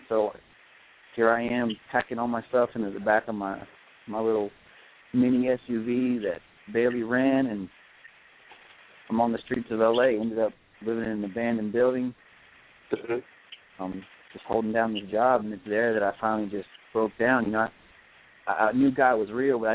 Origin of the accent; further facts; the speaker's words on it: Virginia, United States; You know, I grew up on the East Coast, originally from Virginia, and I was, involved in just a small town kind of atmosphere